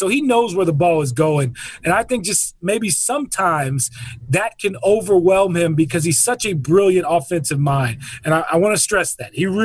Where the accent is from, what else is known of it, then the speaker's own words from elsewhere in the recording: Houston, Texas, United States; Born and raised in Houston, man.